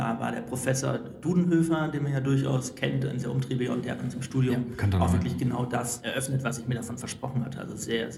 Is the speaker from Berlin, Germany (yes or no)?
no; Münster, North Rhine-Westphalia, Germany; denn das ist Münster, meine Heimatstadt.